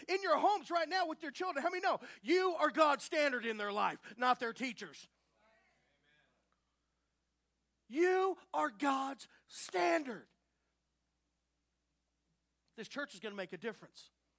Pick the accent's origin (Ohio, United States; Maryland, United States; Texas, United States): Texas, United States; Dallas; I took a walk, and it was kind of weird because I'm from Dallas, Texas, and I took a walk this morning, and I saw an alligator.